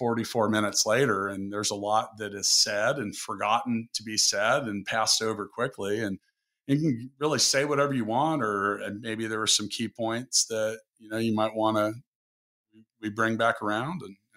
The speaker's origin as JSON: {"language": "English", "town": "Kansas City", "region": "Missouri", "country": "United States", "tie": "born or raised there", "said": "here in my hometown of Kansas City."}